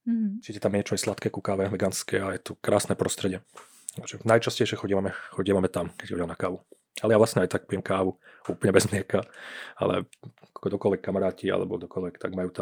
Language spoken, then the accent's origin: Slovak; Bratislava, Bratislava Region, Slovakia; moved away as an adult; now in Olomouc, Czech Republic; A ja som chcel vypadnúť z Bratislavy a zo Slovenska. Sice ako je to moje rodné mesto, mám ho rád, ale Olomouc som si úplne zamiloval.